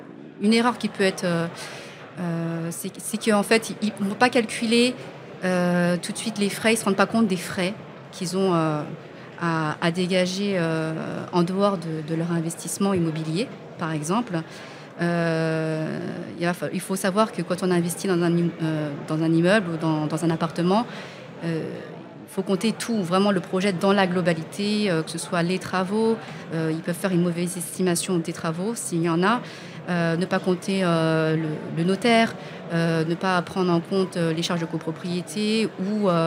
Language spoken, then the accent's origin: French; Limoges, Nouvelle-Aquitaine, France; born there; also born or lived in Paris; Moi, je suis née en France, bon, sur la région de Limoges, mais bon, je suis plus parisienne, on va dire.